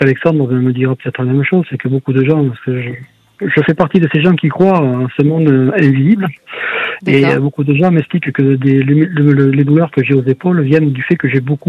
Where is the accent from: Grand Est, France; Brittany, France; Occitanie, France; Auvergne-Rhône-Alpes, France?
Occitanie, France; Toulouse; Non, je suis un pur Toulousain, donc j'aime bien le contact